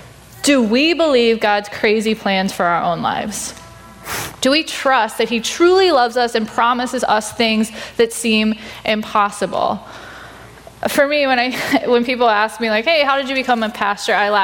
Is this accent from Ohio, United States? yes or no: yes; Ohio, United States; now in Duluth, United States; And my husband and I ended up moving to Duluth. And he's from here. I'm from Ohio, which is where we met.